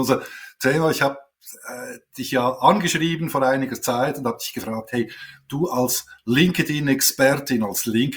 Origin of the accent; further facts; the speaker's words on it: Switzerland; German is a second language; Ja, wenn man als Schweizer versucht, Hochdeutsch zu sprechen